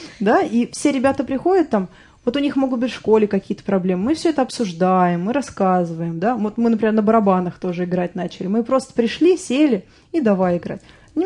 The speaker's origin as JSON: {"language": "Russian", "country": "Russia", "said": "чтобы ребята, например, из Англии понимали, что мы из России."}